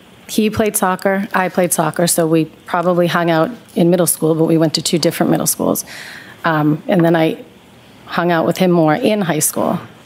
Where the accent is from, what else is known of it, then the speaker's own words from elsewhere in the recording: Boston, Massachusetts, United States; now in Canton, United States; I was raised in the Boston area, North Shore, South Shore. I went to high school in Braintree, and I moved to Canton about 12 years ago.